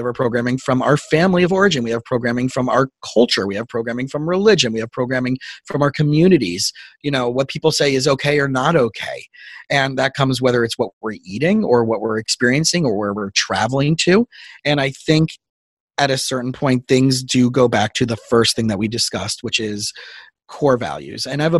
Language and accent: English; Florida, United States; also born or lived in Israel; Growing up in South Florida, I didn't grow up in California.